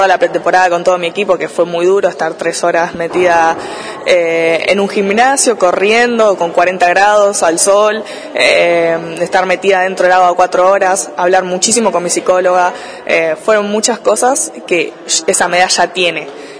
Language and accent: Spanish; Necochea, Buenos Aires Province, Argentina; now in La Plata, Argentina; soy de Necochea, aunque esté en La Plata, soy de Necochea y me encanta Necochea, me encanta mi ciudad